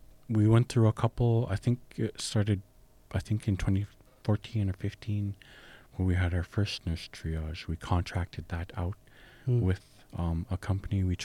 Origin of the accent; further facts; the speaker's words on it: Kotlik, Alaska, United States; I'm originally from Kotlik. I was raised by my grandparents … from Kotlik.